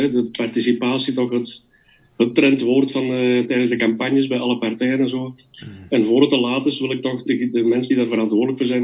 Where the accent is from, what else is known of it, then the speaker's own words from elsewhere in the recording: Gompel, Antwerp, Belgium; maar ik ben ook afkomstig van Gompel.